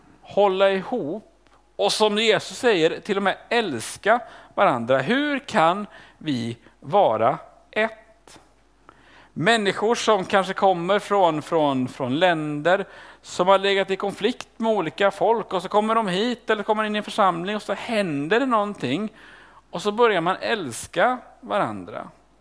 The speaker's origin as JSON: {"language": "Swedish", "country": "Sweden", "tie": "born or raised there", "said": "Men jag är född och uppvuxen här, kommer jag utomlands så inser jag hur otroligt svensk jag är i mitt allt."}